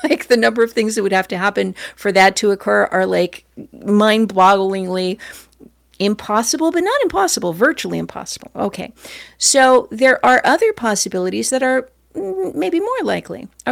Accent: California, United States; also born or lived in New Hampshire; And I'm from Southern California where it's really sunny. And I've also lived in New England, in New Hampshire

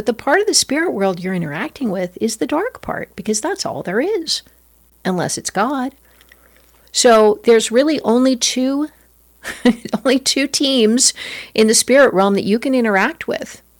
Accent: Los Angeles, California, United States; And I grew up in Los Angeles where everybody was doing that.

